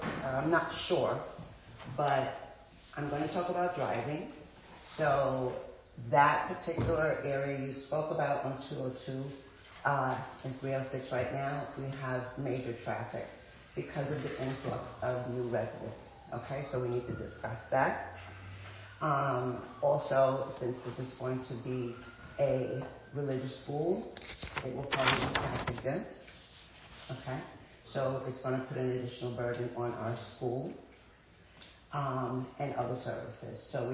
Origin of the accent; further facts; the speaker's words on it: The Bronx, New York, United States; Now, I'm from the Bronx. I've been here for 31 years, okay?